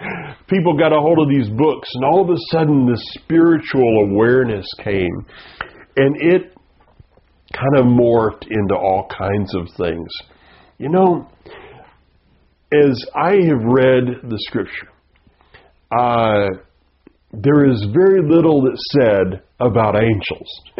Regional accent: the South, United States; I personally, growing up in the South, being a part of the riots, I mean, I was there in the 70s.

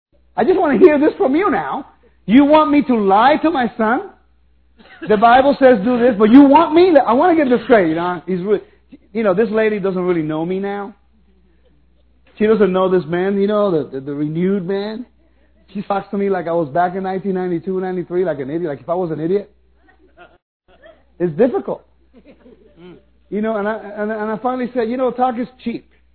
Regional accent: Puerto Rico; born there; Yeah, I was born in Puerto Rico, but I found from Spain. We're all Jewish.

